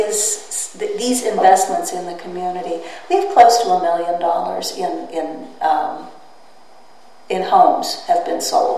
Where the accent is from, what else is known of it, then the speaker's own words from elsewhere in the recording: Pittsburgh, Pennsylvania, United States; I grew up in Pittsburgh, and both my parents were artists.